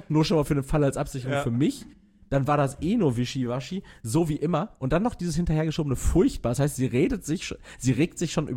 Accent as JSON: {"language": "German", "town": "Castrop-Rauxel", "region": "North Rhine-Westphalia", "country": "Germany", "tie": "born or raised there", "said": "So, und so gab es auch eine in Castrop-Rauxel, also meiner Heimatstadt."}